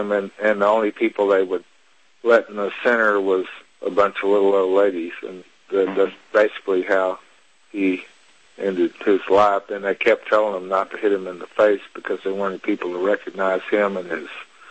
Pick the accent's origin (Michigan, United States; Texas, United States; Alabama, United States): Texas, United States; I'm from Texas.